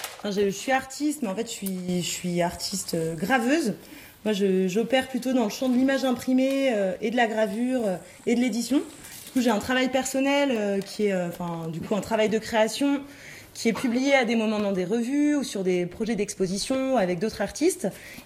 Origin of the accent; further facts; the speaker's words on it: Saint-Pierre-de-Chartreuse, Auvergne-Rhône-Alpes, France; j'ai grandi à Saint-Pierre-de-Chartreuse, j'étais à l'école à Saint-Hugues. Et voilà, après, je suis partie pour faire des études ailleurs et je reviens quand même régulièrement.